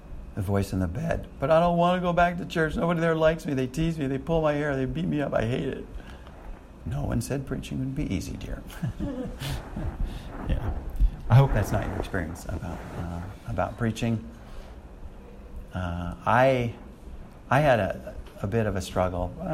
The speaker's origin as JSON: {"language": "English", "region": "California", "country": "United States", "said": "I'm very familiar with fog because I'm from the San Francisco area."}